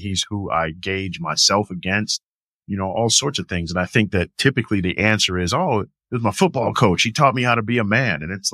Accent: California, United States; Oh, 90. I'm from California. 20. No, we don't see that.

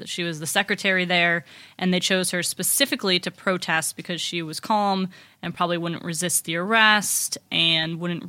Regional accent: United Kingdom; accent: British; Jealous of my British accent.

